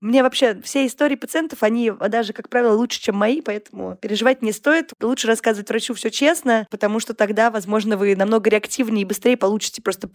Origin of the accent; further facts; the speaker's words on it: Saint Petersburg, Russia; жила все детство на Удельной в Петербурге